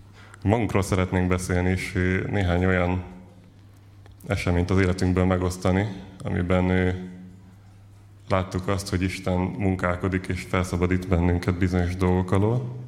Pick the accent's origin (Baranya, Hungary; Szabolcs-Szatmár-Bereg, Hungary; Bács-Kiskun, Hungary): Bács-Kiskun, Hungary; Kiskörös; Kiskörösről hát származom, ott nőttem fel. Egy négy gyermekes lelkész családban.